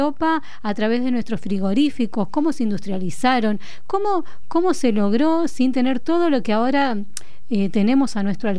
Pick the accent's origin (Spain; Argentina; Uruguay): Argentina; pero lo hablo desde el lugar humilde, como argentino